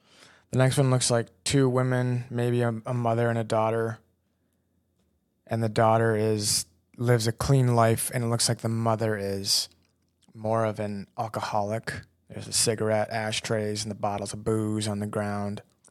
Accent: Michigan, United States; First of all, the Lions didn't make it, and they're my team. I'm from Michigan, and they were so close this year.

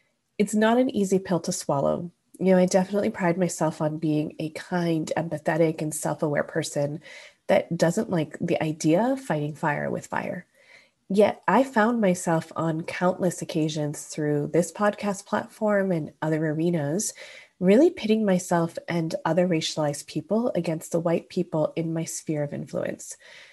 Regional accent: Canada; I'm Canadian

